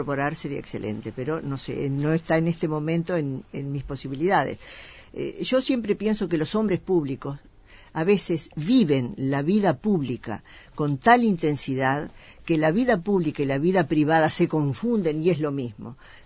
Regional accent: Pan de Azúcar, Maldonado, Uruguay; yo soy de Pan de Azúcar y muy anciana, y recuerdo que cuando era chica en la escuela

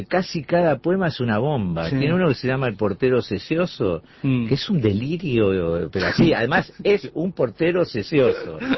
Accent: Rosario, Santa Fe, Argentina; also born or lived in San Rafael; Rosario, que es mi ciudad, digamos, si no estrictamente natal, pues nací en San Rafael de Mendoza, el lugar donde yo a partir del año viví ahí

